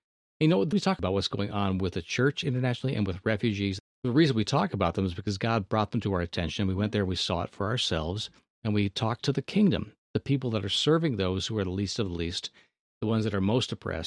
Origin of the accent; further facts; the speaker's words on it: Thousand Oaks, California, United States; This lady in Thousand Oaks, my hometown, was reinvigorated in her compassion and her passion for something because of a traumatic event